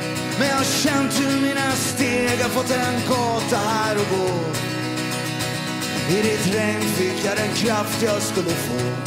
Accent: Stockholm, Stockholm County, Sweden; born there; Jag föddes på Södersjukhuset i Stockholm en måndag den 7 mars 1988.

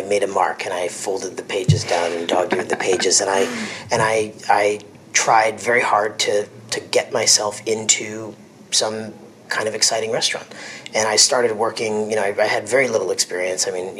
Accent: New York, United States; now in Napa, United States; I'm from New York, born and raised just outside the city

